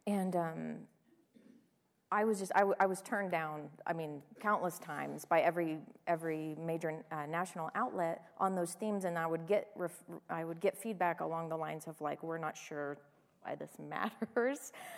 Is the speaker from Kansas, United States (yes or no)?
yes; Kansas, United States; also born or lived in New York; So I come from a place where I moved back to Kansas happily from New York in my 20s, and I love New York, and I go there often for business. But I have chosen to plant myself 30 miles from the farm I grew up on